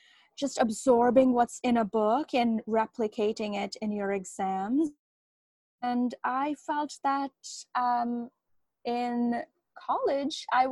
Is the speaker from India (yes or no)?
yes; India; moved away as an adult; now in United States; I grew up in India, finished high school there.